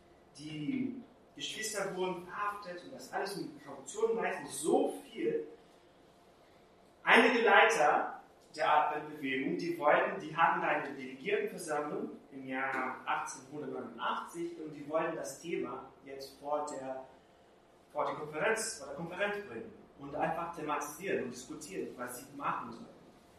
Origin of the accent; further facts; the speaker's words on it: Brazil; ich bin in Brasilien damit aufgewachsen